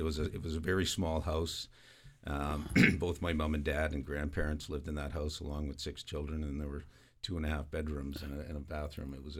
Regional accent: Halifax, Nova Scotia, Canada; I think, so that was growing up on South Bland Street in Halifax.

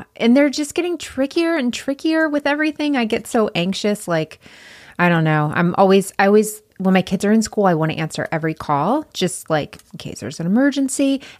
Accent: United States; So I was making that guess based on me as that American that I always want French fries.

